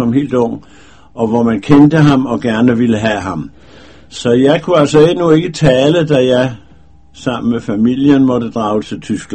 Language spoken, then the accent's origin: Danish; Frederiksberg, Capital Region of Denmark, Denmark; born there; jeg er født på Frederiksberg